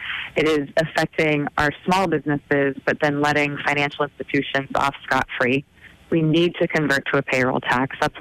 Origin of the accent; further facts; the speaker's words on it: Oregon, United States; I am from Oregon, and I have a lot of friends who live in Seattle and Portland and San Francisco.